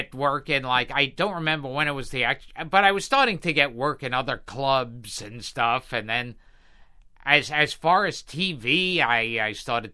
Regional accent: Brooklyn, New York, United States; In Brooklyn.

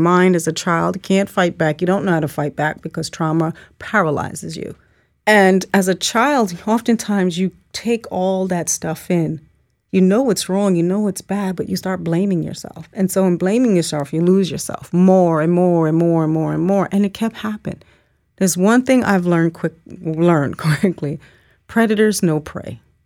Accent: Jamaica; because I come from Jamaica, the island of Jamaica.

